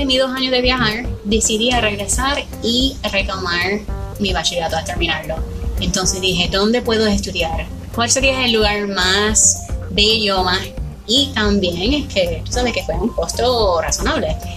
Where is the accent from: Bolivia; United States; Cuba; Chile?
United States; Spanish is a second language; Y la gente no quería hablar conmigo, ¿sabes? Por ser norteamericana.